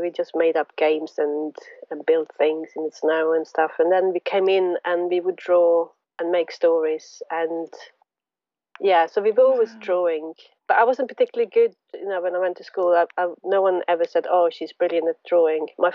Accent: northern Sweden, Sweden; I was born in Sweden, in the very north of Sweden, sort of by the Arctic Circle.

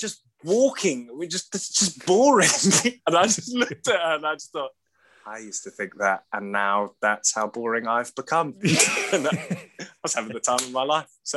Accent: London, United Kingdom; born there; I was like, "I was born in London."

